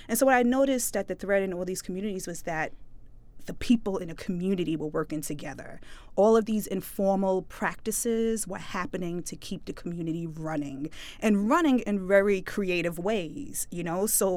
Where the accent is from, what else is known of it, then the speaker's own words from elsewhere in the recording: Brooklyn, New York, United States; I'm a third-generation Brooklynite, and that's third-generation by tracking on my maternal side and my paternal side. We go back in New York.